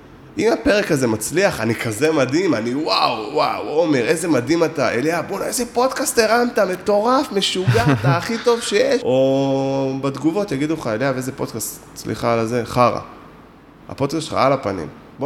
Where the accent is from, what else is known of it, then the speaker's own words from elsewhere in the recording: Haifa District, Israel; גדלתי בקריות, בסדר? עכשיו, לא משהו, הקריות זה מקום רע, כן?